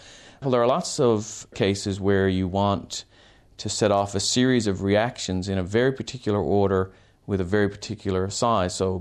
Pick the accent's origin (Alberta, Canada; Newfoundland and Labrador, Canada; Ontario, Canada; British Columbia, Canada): Newfoundland and Labrador, Canada; now in Australia; I grew up in Canada. In fact, I grew up in a place called Newfoundland on the east coast of Canada. So I'm fondly referred to as a Newfie.